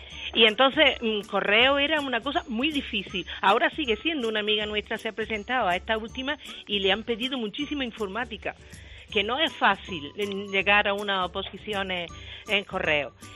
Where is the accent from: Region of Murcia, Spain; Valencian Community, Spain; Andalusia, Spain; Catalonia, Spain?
Andalusia, Spain; Granada; Nosotros somos de Granada y cada vez que iba a Madrid eran 2 exámenes